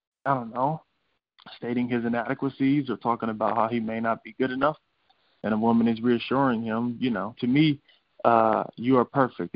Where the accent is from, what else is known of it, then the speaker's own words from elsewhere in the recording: Columbus, Ohio, United States; I am born and raised in Columbus, Ohio. I grew up in the inner city, went to Columbus Public Schools.